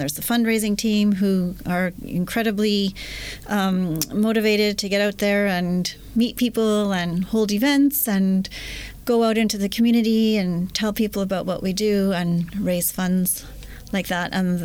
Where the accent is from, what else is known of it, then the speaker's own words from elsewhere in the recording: Montreal, Quebec, Canada; I'm from Montreal in Canada. That's where I grew up.